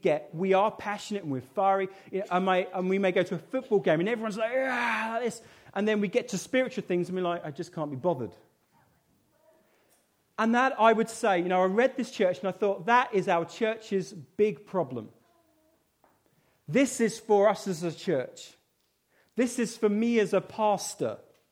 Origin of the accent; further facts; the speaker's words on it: United Kingdom; because I'm British and I don't like anyone, you know, hearing what I'm doing